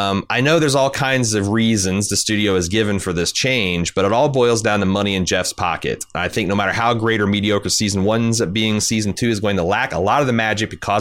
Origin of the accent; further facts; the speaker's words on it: North Island, New Zealand; I grew up in New Zealand, spent my young years in the rural North Island, and went to university on the South Island, where I studied ecology and earth science and explored damn near the whole country. As a traveled Kiwi